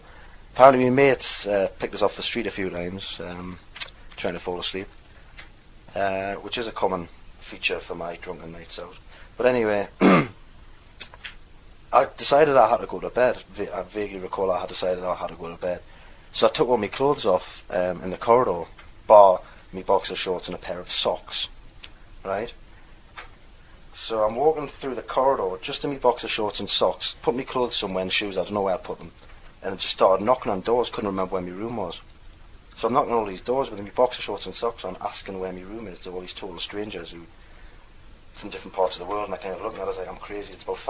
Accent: Washington, North East England, United Kingdom; accent: diluted Geordie; Well, I come from Washington, which is where she just mentioned, and it's in the middle of Newcastle in Sunderland. But all my family come from Tyneside, so I've got what I would describe as a diluted Geordie accent.

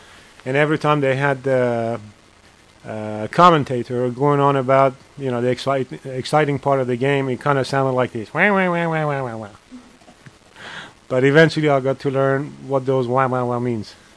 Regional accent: Tehran, Tehran Province, Iran; moved away as an adult; now in United States; I was born in Tehran. I was raised in Tehran until I was 21. Then I was fortunate that I could come to the United States to get educated and had a chance and opportunity to stay here and live a life.

